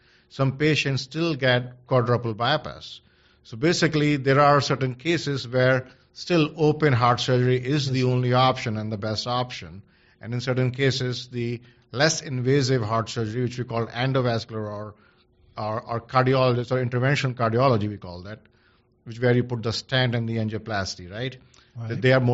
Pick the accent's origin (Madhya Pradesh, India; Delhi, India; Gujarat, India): Delhi, India; moved away as an adult; also born or lived in Bombay / Bangalore; So I'm from Delhi.